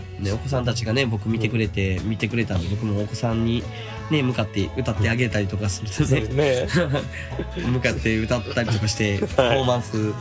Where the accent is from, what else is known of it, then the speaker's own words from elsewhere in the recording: Oita, Japan; born there; まあ、僕大分生まれなんで、